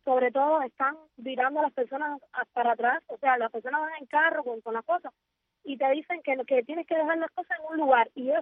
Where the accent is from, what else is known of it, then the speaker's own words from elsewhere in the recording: Marianao, Havana, Cuba; Yo vivo en un barrio, yo soy de Marianao. Yo vivo en un barrio bastante humilde.